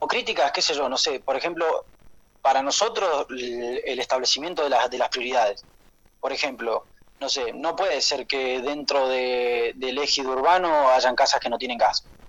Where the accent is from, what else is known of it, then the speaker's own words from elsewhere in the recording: Manzano Amargo, Neuquén, Argentina; nosotros, para empezar, somos pobladores de Manzano Amargo de toda la vida. Trabajamos acá, vivimos acá